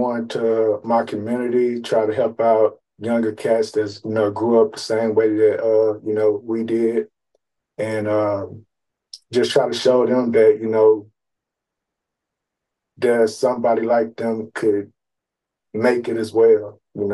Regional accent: Magnolia, Texas, United States; also born or lived in Conroe; grew up. I was raised in Magnolia, Texas. Grew up in Conroe, and then growing up around there, it was a little different from Magnolia. Magnolia, small country town.

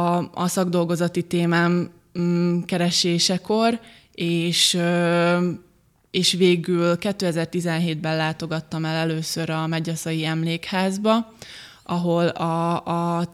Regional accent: Šamorín, Trnava Region, Slovakia; én felvidéki származású vagyok, Somorjáról jöttem, ami Pozsony mellett található, és szerettem volna olyan témát feldolgozni, amiben egyrészt a szlovák nyelvtudásomat is fel tudom használni

